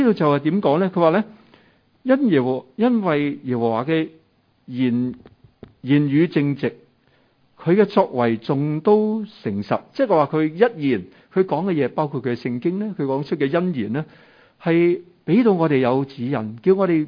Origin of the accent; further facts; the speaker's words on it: Hong Kong; 我们香港人呢经历很多很多的事情。